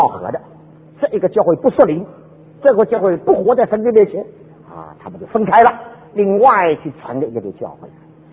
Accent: China; 在我们中国人中间

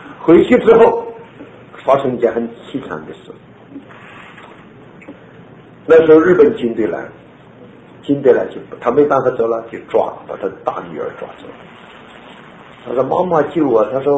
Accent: Shandong, China; accent: Shandong; 这是我们山东话，北方话啊。

